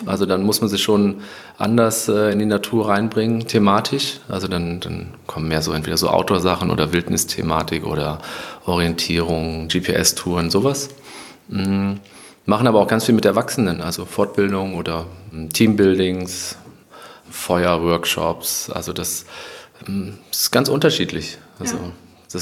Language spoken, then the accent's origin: German; Mettmann, North Rhine-Westphalia, Germany; Nee, ich bin nicht in Köln aufgewachsen. Ich komme aus dem Neandertal, aus Mettmann. Und habe wirklich das Neandertal direkt neben meinem Lebensort gehabt, wo ich aufgewachsen bin.